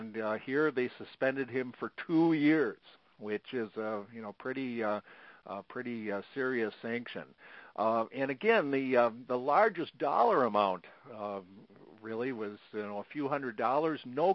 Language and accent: English; Minnesota, United States; I cite the case here from Minnesota, actually from my home state, the case of attorney Randall Tighe.